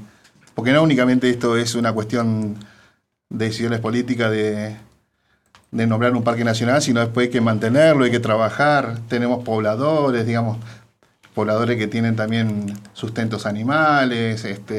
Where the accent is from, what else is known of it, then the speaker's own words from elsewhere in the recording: Bariloche, Río Negro, Argentina; soy de Bariloche, resido en Bariloche, tengo mi familia en Bariloche y me ata un nieto que tengo en Bariloche mucho, de 5 añitos.